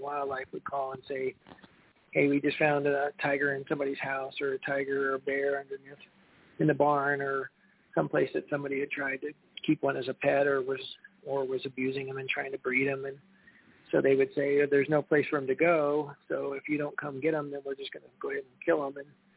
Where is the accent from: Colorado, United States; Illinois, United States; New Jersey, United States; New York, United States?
Colorado, United States; Boulder; And built a facility on the farm that I grew up on outside of Boulder, Colorado